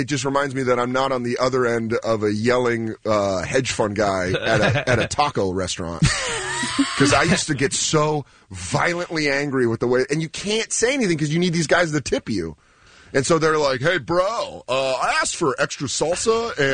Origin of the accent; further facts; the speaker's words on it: Colorado, United States; I'm a high plane. I'm from Colorado. We didn't get the proper amount of oxygen.